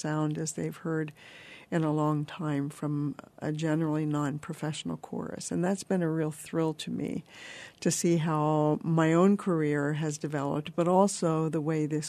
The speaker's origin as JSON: {"language": "English", "region": "Pennsylvania", "country": "United States", "lives_now": "Springfield, United States", "said": "I'm originally from the East Coast, near the Philadelphia area, where I was a singer for almost 24 years"}